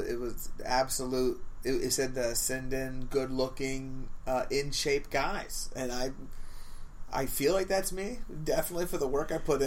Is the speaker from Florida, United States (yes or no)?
yes; Florida, United States; I mean, I felt like growing up in Florida, I felt like we were all pretty down the earth, normal looking people.